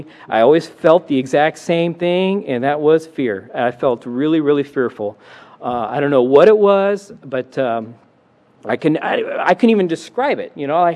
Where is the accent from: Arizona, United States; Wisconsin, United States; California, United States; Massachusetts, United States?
California, United States; Sacramento; Growing up in Sacramento, I'm a fourth generation Sacramentan.